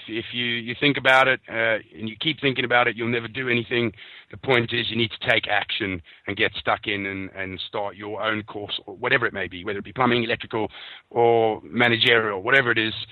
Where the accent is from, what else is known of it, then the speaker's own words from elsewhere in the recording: London, United Kingdom; I'm from London